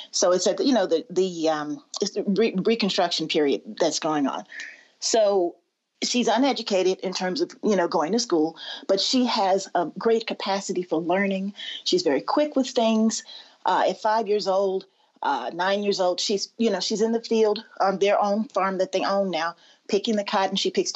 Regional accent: Chicago, Illinois, United States; I'm from Chicago. So in our school system, we didn't learn that much about Mary McLeod Bethune.

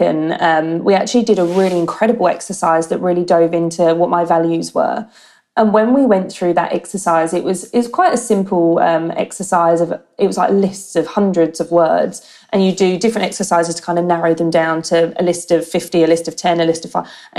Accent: England, United Kingdom; accent: English; now in Sydney, Australia; apparently, when I speak now, you've probably mentioned that I'll probably subconsciously really dial up my English accent. But yeah, you do pick up the Aussie twang.

